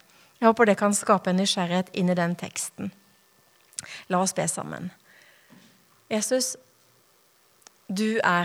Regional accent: Grimstad, Agder, Norway; also born or lived in Japan; now in Oslo, Norway; Jeg kommer fra Grimstad, har bakgrunn fra menighetsplanter i Japan, bibelskolelærer i Grimstad i 10 år, og så havner jeg her i Oslo. Mannen min og jeg bor oppe på Ammerud

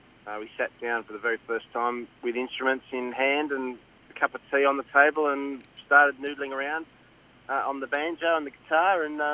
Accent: New South Wales, Australia; I'm like a surrogate West Australian, but I'm from New South Wales.

